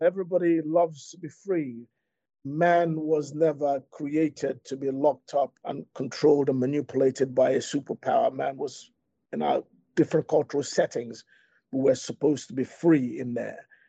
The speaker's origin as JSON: {"language": "English", "region": "England", "country": "United Kingdom", "tie": "born or raised there", "said": "When I grew up in England"}